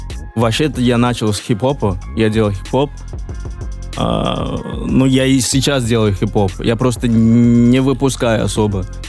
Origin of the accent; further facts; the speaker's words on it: Nigeria; first language Yoruba; Russian is a second language; Но это на Йоруба. Йоруба — это мой родной язык.